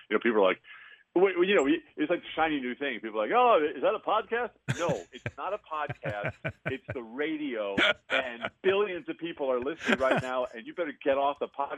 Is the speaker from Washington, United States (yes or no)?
no; New York, United States; I did. I grew up on Long Island, and I listened to Cousin Brucey and Dan Ingram